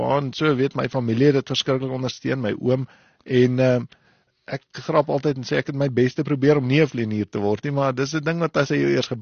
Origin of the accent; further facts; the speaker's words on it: Windhoek, Khomas, Namibia; Ek is gebore in Windhoek en ek kom van Namibia af.